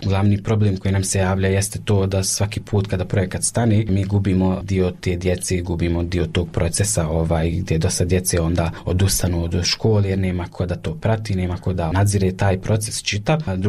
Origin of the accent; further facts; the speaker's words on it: Kakanj, Federation of Bosnia and Herzegovina, Bosnia & Herzegovina; dolazim iz Kaknje